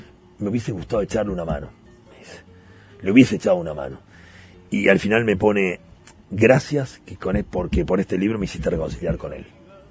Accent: Uruguay; Vengo de Uruguay

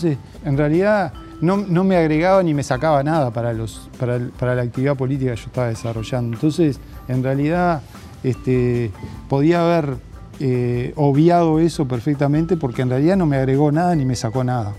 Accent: Paysandú, Uruguay; Yo nací allá en Paysandú, en el barrio obrero. Empecé a trabajar cuando tenía 9 años haciendo cinchas de caballo.

